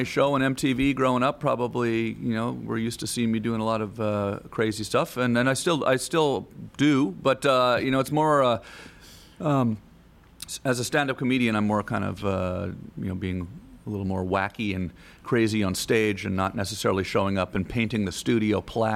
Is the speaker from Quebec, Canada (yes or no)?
no; Ottawa, Ontario, Canada; also born or lived in Los Angeles; I always felt a little out of place in Los Angeles, even though I lived there for 20 years. I grew up in Canada in the city of Ottawa, and you know, you're a lot closer to nature out there.